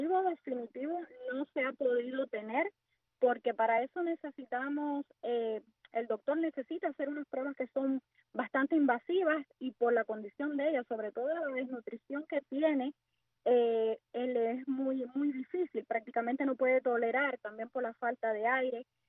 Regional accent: Banes, Holguín, Cuba; born there; yo nací en el pueblo llamado Vanes, está en la provincia de Holguín.

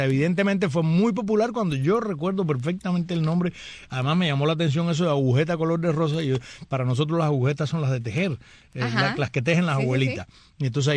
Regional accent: Cuba; soy una cubana para el bien y no para el mal.

